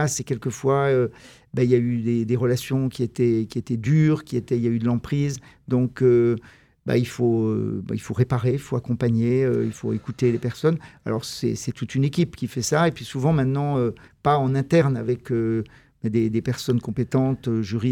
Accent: Roanne, Auvergne-Rhône-Alpes, France; Moi, je suis de Rouen, dans le département de la Loire, dans l'orbite un peu de Lyon, où j'ai fait mes études ensuite en droit.

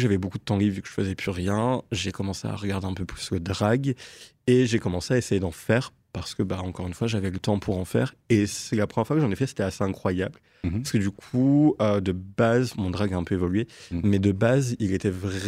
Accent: Grand Est, France; moved away as an adult; now in Nancy, France; je suis arrivé sur Nancy parce que donc de base, je suis de Champagne-Ardenne et je suis arrivé ici pour les études.

